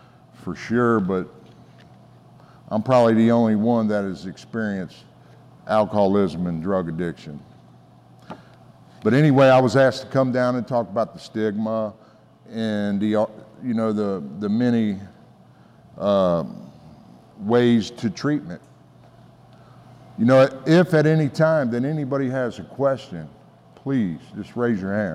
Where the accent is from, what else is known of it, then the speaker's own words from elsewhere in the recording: Kentucky, United States; So today, you know, in my community, I'm from Northern Kentucky.